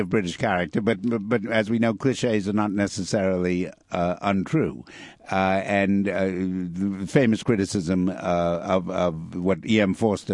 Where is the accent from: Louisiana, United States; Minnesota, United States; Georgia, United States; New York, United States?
New York, United States; though American, I grew up in New York